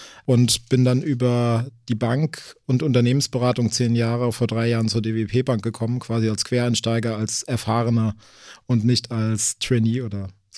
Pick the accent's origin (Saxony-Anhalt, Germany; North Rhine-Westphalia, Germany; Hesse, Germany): Hesse, Germany; Ich komme ursprünglich hier aus dem Rhein-Main-Gebiet.